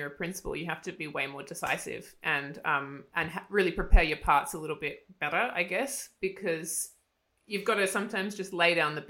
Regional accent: Australia; also born or lived in Germany; I'm currently really enjoying living in Australia, but it's not that I didn't want to stay in Germany. I think it was just more, I'm just an Australian girl

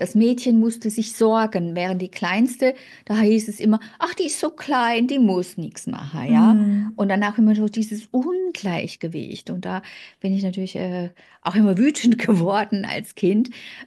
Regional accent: Swabia, Germany; Also ich bin aus dem Schwäbischen.

